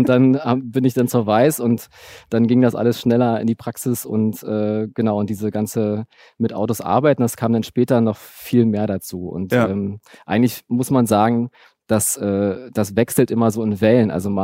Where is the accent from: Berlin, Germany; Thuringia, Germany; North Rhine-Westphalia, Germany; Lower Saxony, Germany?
Berlin, Germany; ich bin in Ostberlin groß geworden, in Hersdorf im Südteil, so Einfamilienhausgegend